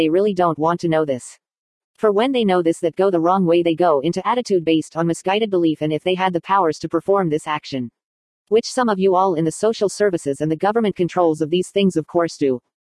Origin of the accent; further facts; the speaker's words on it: San Bernardino, California, United States; I've been back in my hometown of San Bernardino since July of 2017. I've been living with my mother in the house that I grew up in since I was age 5. I am now at age 55